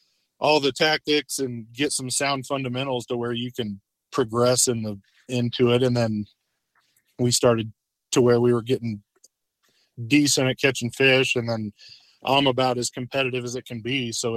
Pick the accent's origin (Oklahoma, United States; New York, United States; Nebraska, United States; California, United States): Nebraska, United States; I grew up in Western Nebraska on a small farm, at the west end of Lake McConaughey.